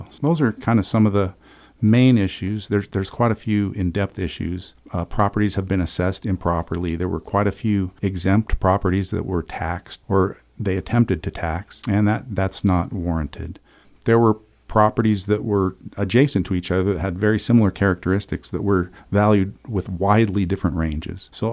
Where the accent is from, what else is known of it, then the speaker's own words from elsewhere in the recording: Utah, United States; Well, I was raised in Carbon County. I went to Mont Harmon Junior High, and I also went to Carbon High.